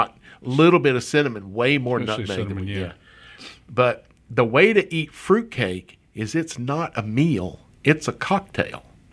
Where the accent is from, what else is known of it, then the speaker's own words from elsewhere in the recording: Gulf Coast, United States; Me being from the Gulf Coast, I made a traditional New Orleans hard sauce for it with bourbon, sugar, and butter.